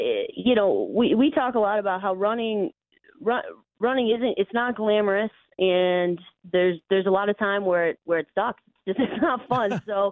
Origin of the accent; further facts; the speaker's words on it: Michigan, United States; I grew up in Northern Michigan.